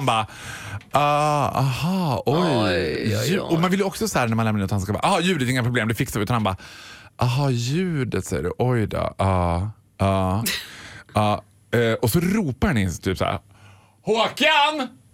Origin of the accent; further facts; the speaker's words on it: Borlänge, Dalarna County, Sweden; jag är från Borlänge, jag vet inte vad en visp är.